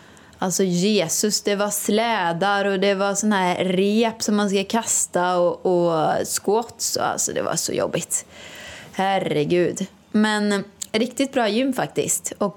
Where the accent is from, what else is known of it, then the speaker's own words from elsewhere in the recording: Åmål, Västra Götaland County, Sweden; utan här är det ju mer som Åmål då, där jag kommer ifrån.